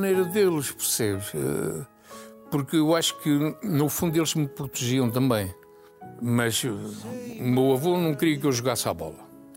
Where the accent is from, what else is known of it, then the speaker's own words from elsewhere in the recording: Coimbra, Centro, Portugal; born there; o Nando depois veio com 7 anos para fazer a primeira classe em Coimbra, onde nasci